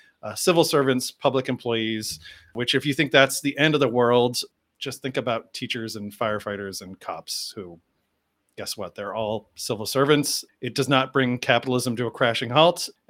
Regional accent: New England, United States; we are from Puritan New England. We like a little bit of abuse heaped upon us now and then, as long as it's from the right place.

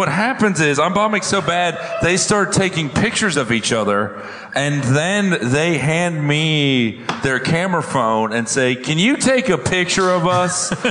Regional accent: Florida, United States; Because, like, I'm from the Florida with brown people, and so they fucking really hated me. Like, being from Florida made it worse.

